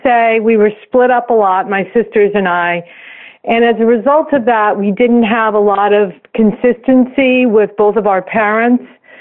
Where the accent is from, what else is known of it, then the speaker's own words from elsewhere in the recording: Los Angeles, California, United States; And I'm from Los Angeles.